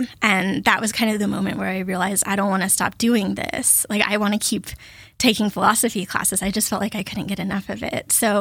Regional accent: Daytona Beach, Florida, United States; So I grew up in Florida in the Daytona Beach area, and it was a very touristy, beachy area.

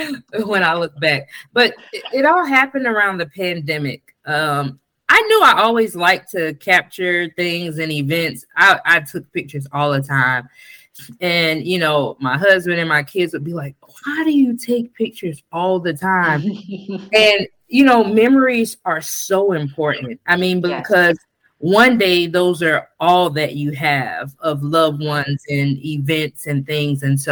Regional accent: Sumter, South Carolina, United States; I'm from Sumter, South Carolina. I think I left that out.

